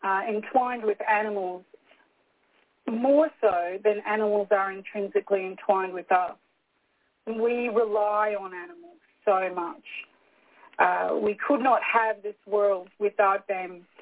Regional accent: Scotland, United Kingdom; I'm Scottish by origin, so I'm not going to spend money when I shouldn't.

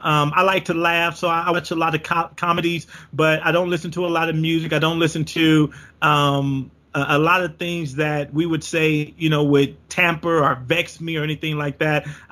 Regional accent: Compton, California, United States; I can tell you, growing up in Compton, California, and now being able to live the lifestyle that I live today

